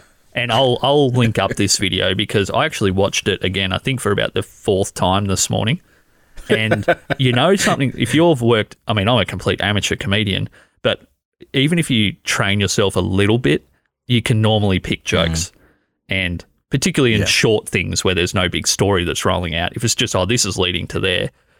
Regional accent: Australia; I'm from Australia here, Timber.

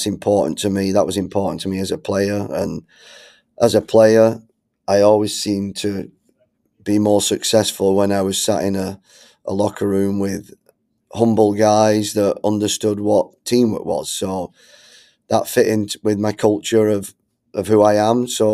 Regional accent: Bolton, North West England, United Kingdom; moved away as an adult; now in United States; I'm from Bolton in England. Moved to the US in 2003.

